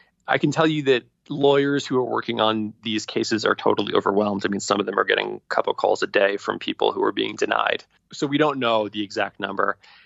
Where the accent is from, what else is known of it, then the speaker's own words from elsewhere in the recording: Florida, United States; born there; I'm an American citizen because I was born in South Florida. I have a U.S. birth certificate that was issued by the state of Florida that says I was born there.